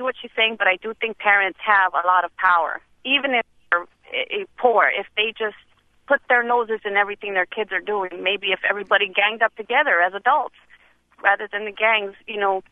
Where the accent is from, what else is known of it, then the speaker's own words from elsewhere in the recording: East Los Angeles, California, United States; I grew up in East Los Angeles. It was a neighborhood called Happy Valley, which was, had its own gangs.